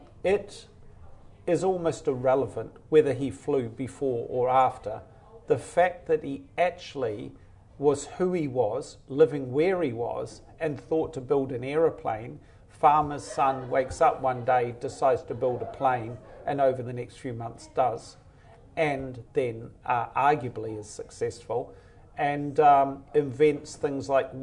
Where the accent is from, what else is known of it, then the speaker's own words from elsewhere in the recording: New Zealand; if you're growing up in New Zealand as a child and you have fantasies in your head and you can't buy it blister-packed from the corner store, you're going to invent it with your hands